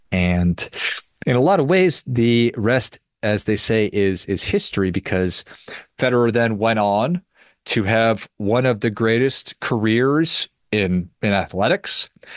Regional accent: Duluth, Minnesota, United States; And somewhat odd because I grew up in Duluth, Minnesota

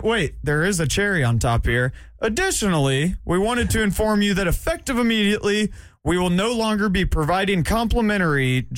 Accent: Alpharetta, Georgia, United States; I grew up in Alpharetta. I grew up in the suburbs. I'm not from the sticks.

